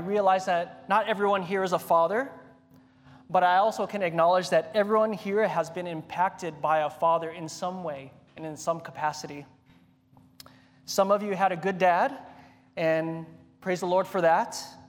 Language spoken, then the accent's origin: English; Ewa Beach, Hawaii, United States; So growing up in Hawaii, I lived right across the street from the beach.